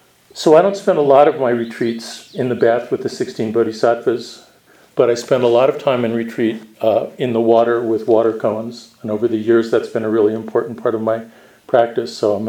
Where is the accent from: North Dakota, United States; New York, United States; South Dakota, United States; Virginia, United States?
New York, United States; That's hard for me because I'm from New York, but yeah, I'll try.